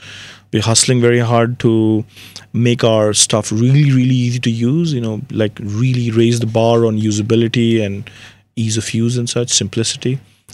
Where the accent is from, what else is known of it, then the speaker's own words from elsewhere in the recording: India; now in United States; in 97, when I came from India to the US